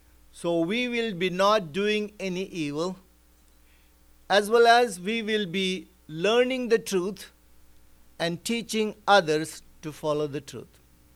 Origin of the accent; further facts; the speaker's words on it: India; English is a second language; moved away; When I came from India, in India, there are so many religions. So I had freedom. I could go to Muslim religion. I was studying in Hindu school.